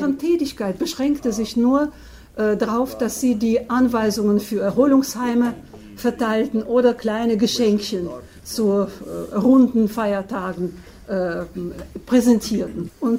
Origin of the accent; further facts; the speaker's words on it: Donbas, Ukraine; German is a second language; moved away; Ich wurde geboren und bin aufgewachsen in Donbass. Mit 15 Jahren war ich schon im Bergwerk.